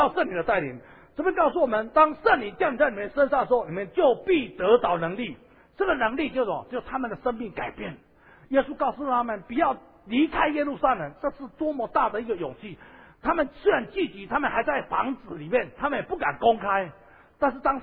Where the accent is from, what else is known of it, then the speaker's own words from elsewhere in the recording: Taiwan; 我常常觉得我们台湾人哦